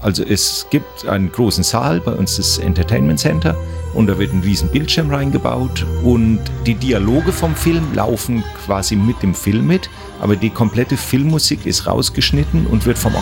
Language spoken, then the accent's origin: German; Bavaria, Germany; Ich komme aus der Rhön, aus Unterfranken, und das ist so eine Gegend, wo unglaublich viel Blasmusik gespielt wird.